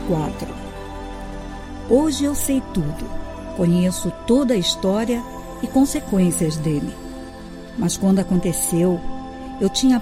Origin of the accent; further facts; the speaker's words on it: Niterói, Rio de Janeiro, Brazil; Quase toda a minha infância passei em Niterói, no Rio de Janeiro.